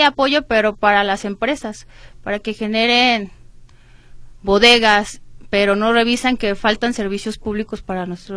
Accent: Zapote del Valle, Jalisco, Mexico; also born or lived in Tlajomulco; Soy originaria del Zapote del Valle, nací en Tlajomulco.

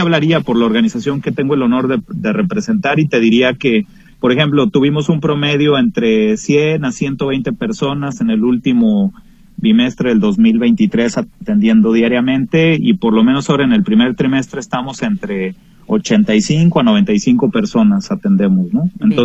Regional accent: Mexico; siempre nosotros como mexicanos a nivel comunidad y gobierno exigimos

